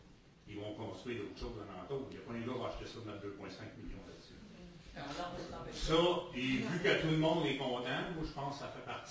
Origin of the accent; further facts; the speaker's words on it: Verdun, Quebec, Canada; born there; Puis moi, je suis né à Verdun